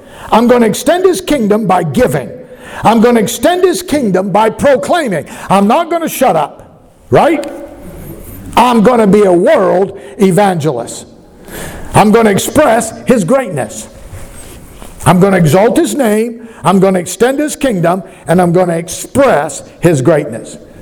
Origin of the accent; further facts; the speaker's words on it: Colombia; I grew up in Colombia